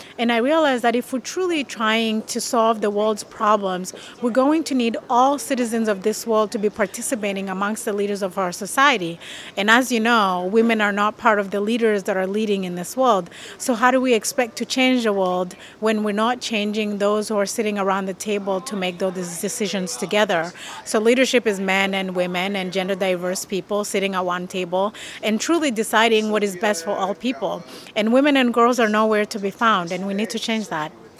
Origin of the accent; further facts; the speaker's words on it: New Brunswick, Canada; I am from the Maritimes. I grew up in New Brunswick, so the Maritimes, I have a soft spot for it.